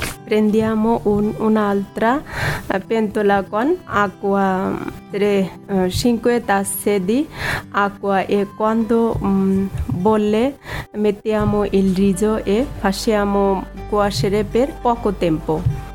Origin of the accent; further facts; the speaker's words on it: Bangladesh; Italian is a second language; now in Italy; ho 30 anni, vengo dal Bangladesh.